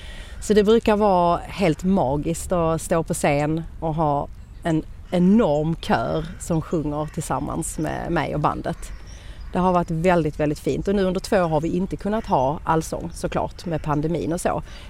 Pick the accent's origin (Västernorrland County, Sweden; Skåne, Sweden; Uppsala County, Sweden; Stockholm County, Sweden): Skåne, Sweden; Malmö; Men jag är sångerska från Malmö.